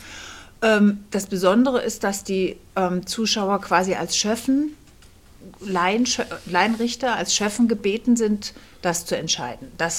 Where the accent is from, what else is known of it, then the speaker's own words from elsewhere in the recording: Kassel, Hesse, Germany; born there; now in Berlin, Germany; Ich bin geboren in Kassel und lebe seit 20 Jahren in Berlin